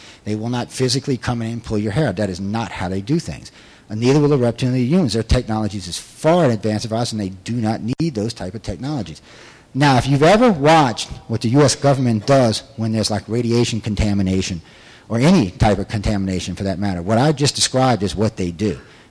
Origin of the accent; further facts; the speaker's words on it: New Orleans, Louisiana, United States; I'm from New Orleans and Mardi Gras